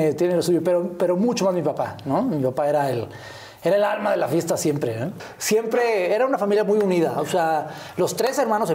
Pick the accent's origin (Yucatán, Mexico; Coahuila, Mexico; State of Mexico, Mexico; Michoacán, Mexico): State of Mexico, Mexico; Ciudad Satélite; primer año de vida y de ahí nos fuimos al hermosísimo y orgulloso pueblo de Satélite, señoras y señores. Yo soy Sateluco de Hueso Colorado.